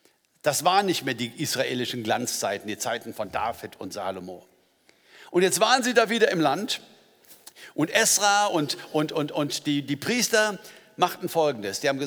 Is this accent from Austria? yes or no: no; Langerfeld, North Rhine-Westphalia, Germany; ticke da also eher westfälisch, kein Wunder, ich komme ja aus Langerfeld, ich bin ja schon ein bisschen mehr in diese Richtung.